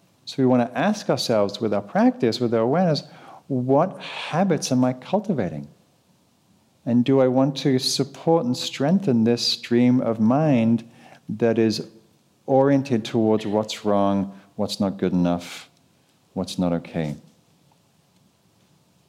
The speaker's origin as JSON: {"language": "English", "region": "England", "country": "United Kingdom", "said": "I come from England where people are very quirky."}